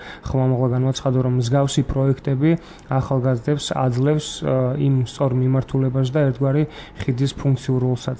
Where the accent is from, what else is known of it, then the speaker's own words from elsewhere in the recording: Samegrelo-Zemo Svaneti, Georgia; მე განკურნებული მეგრელი ვარ